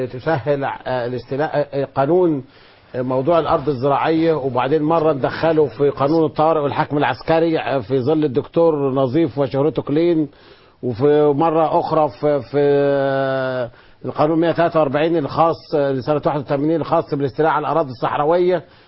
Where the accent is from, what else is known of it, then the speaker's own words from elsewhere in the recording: Egypt; وأنا راجل من الريف مصر وما عنديش ظهير صحراوي